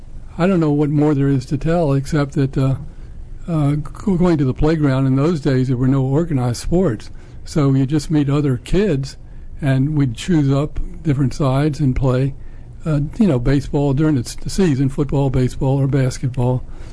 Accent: Washington, District of Columbia, United States; Well, I grew up in Washington, D.C., and my father worked for the telephone company there.

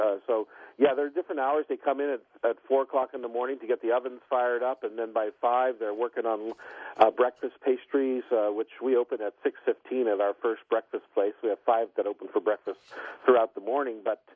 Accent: Newark, Delaware, United States; now in Seattle, United States; I'm from Newark, Delaware area originally, 35 years ago, so I still haven't accustomed myself to the time change.

